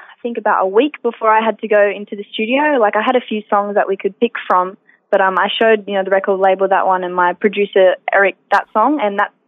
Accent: Forbes, New South Wales, Australia; now in Sydney, Australia; I guess I just came straight from the country. So I came straight from Forbes.

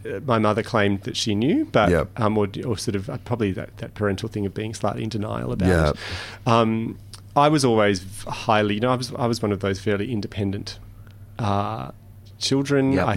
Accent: Perth, Western Australia, Australia; And I suppose also growing up in Perth, I didn't have any gay role models around me.

